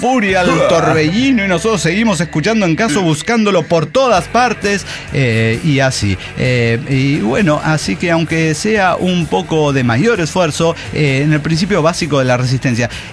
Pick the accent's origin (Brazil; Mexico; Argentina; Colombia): Argentina; Ustedes saben que yo soy argentino.